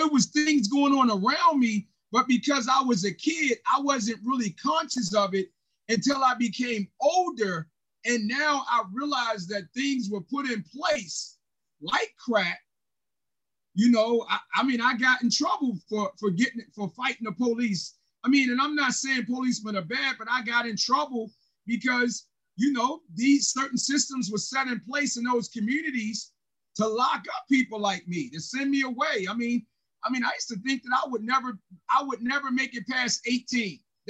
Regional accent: Baltimore, Maryland, United States; Well, I mean, I grew up in the city of Baltimore.

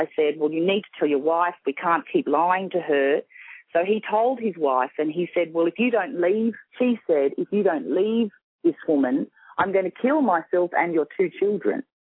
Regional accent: Sydney, New South Wales, Australia; accent: Australian; I'm from Sydney, Australia.

